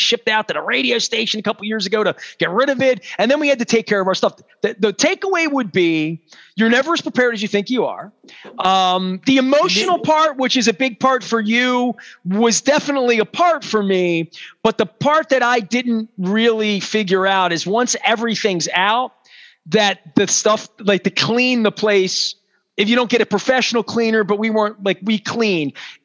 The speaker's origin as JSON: {"language": "English", "town": "Dundalk", "region": "Maryland", "country": "United States", "tie": "born or raised there", "said": "I mean, I grew up in Dundalk and then went to White Marsh. I've been down here for downtown at 18 and a half years, almost 19 years."}